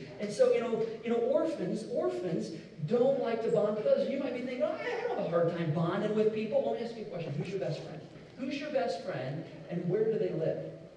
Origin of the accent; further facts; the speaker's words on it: Indianapolis, Indiana, United States; I can remember growing up, I grew up on the east side of Indianapolis.